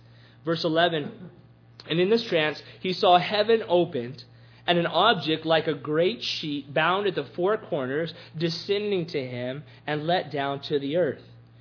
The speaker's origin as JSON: {"language": "English", "region": "Texas", "country": "United States", "said": "Now, being a Texan, I'm tempted to think"}